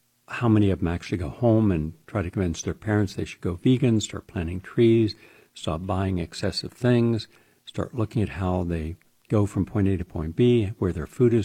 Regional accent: West Virginia, United States; We have Dr. Alvin Moss from West Virginia, my home state.

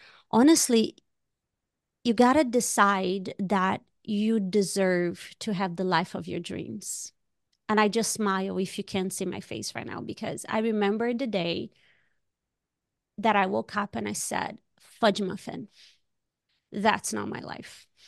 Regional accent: Brazil; I'm from Brazil.

